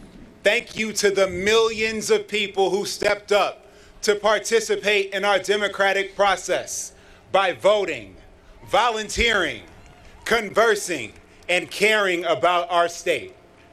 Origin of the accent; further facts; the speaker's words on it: Detroit, Michigan, United States; From Flint to my hometown of Detroit, from Dexter to Delta County, let us choose to lock arms and walk forward together